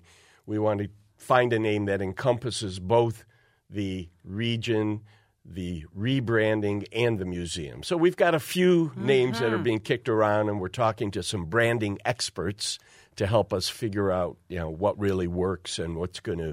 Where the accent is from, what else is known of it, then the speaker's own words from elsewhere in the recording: Detroit, Michigan, United States; I'm from Detroit.